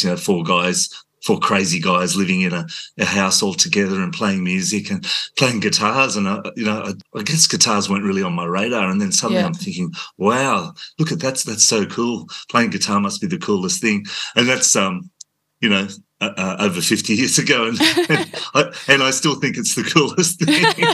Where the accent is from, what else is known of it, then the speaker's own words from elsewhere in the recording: Australia; because I'm Australian, I started thinking, oh, okay, so as an Australian, I could do this maybe. I was like 13.